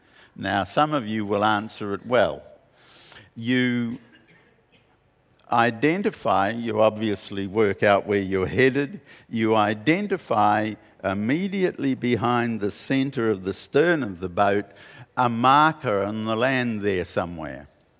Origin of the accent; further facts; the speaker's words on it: Whangarei, Northland, New Zealand; I grew up here in Whangarei, and my family had a very simple batch down at Solomon's Point, Parua Bay, halfway down the harbour.